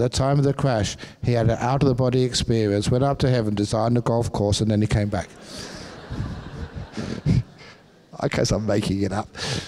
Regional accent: London, United Kingdom; I was a young man growing up in London

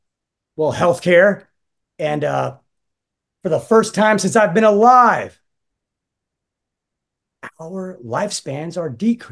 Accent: Florida, United States; Growing up in Florida, and I played sports. I played baseball and football. And one of the only things that that we feel like we're missing in Florida is that we didn't get to play high school hockey, man.

